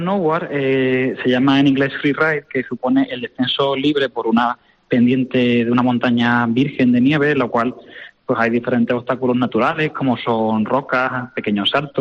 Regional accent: Cádiz, Andalusia, Spain; now in Zaragoza, Spain; Yo soy gaditano

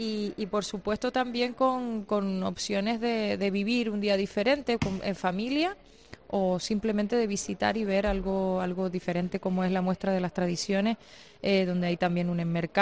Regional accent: Valle San Lorenzo, Canary Islands, Spain; yo soy del Valle San Lorenzo.

